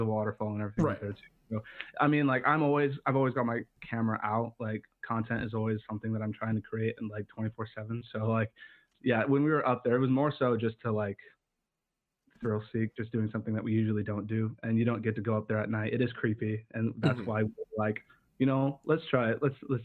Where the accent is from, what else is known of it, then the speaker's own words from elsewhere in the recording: Casper, Wyoming, United States; I come from Casper, Wyoming.